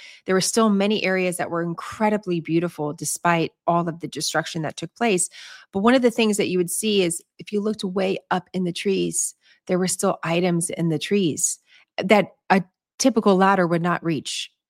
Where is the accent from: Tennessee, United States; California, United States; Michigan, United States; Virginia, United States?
California, United States; San Francisco; When I grew up in San Francisco, I used the term, oh my God, all the time.